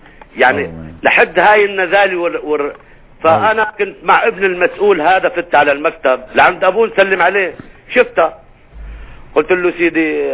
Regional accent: Syria; يعني في إجرامات عندنا في سوريا صراحة

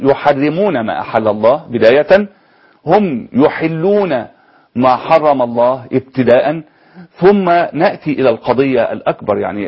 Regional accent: Egypt; حتى أنه صنع عليه رواية كبيرة عندنا في مصر

